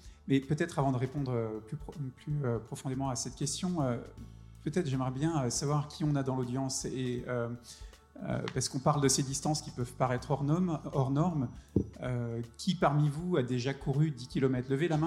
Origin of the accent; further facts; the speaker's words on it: Bourgogne-Franche-Comté, France; now in Paris, France; Je suis jurassien, voilà, je suis pas parisien, même si j'habite Paris.